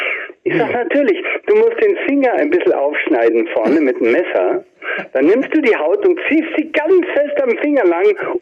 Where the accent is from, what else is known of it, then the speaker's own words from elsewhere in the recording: Italy; also born or lived in Austria; Ich bin in Italien aufgewachsen.